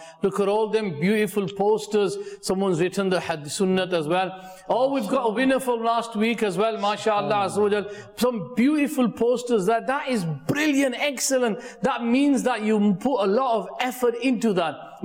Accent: Birmingham, West Midlands, United Kingdom; Assalamu alaikum. I'm from Birmingham.

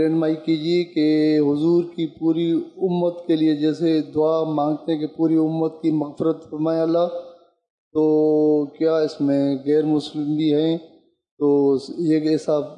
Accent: Balochistan, Pakistan; میں بلوچستان سے آیا ہوں ضلع لسبیلا کے شیر بیلا سے

